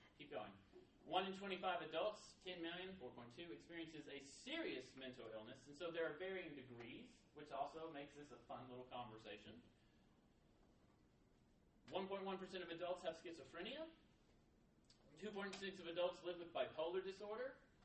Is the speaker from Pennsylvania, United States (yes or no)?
no; Alabama, United States; Well, Auburn lost at the football game. I'm from Alabama, so that should never make anyone sad.